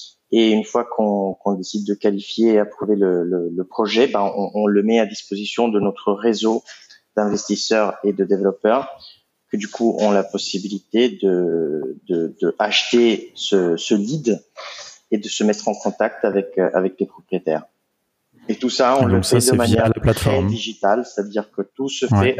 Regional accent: Italy; accent: Italian; French is a second language; je suis italien, vous allez probablement l'entendre de mon accent

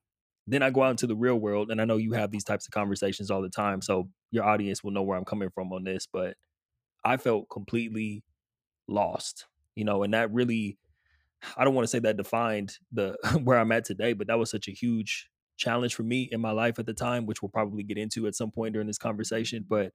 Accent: West Coast, United States; growing up on the West Coast

